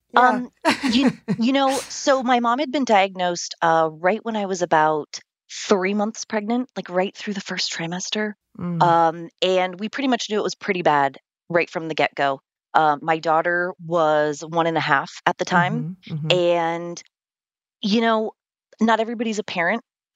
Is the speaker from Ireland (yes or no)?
yes; Ireland; I'm Irish, so I've always had sort of a healthy relationship with death through my family.